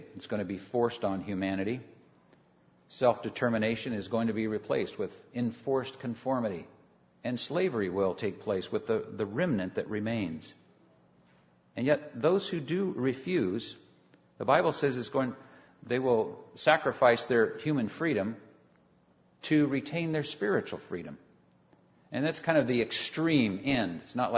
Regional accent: United States; born there; I know I'm happy I live here. I'm glad I was born here.

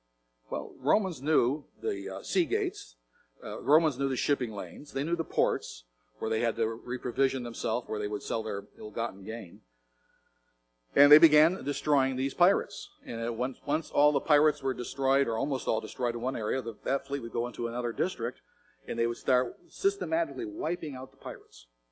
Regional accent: Roseville, Michigan, United States; I grew up in Roseville, Michigan, the eastern suburb of Detroit.

